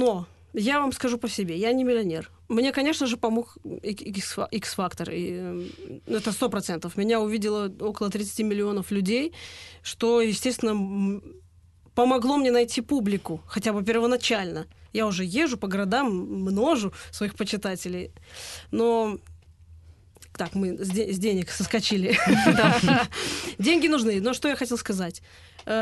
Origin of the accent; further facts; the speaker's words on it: Belarus; Я белорус.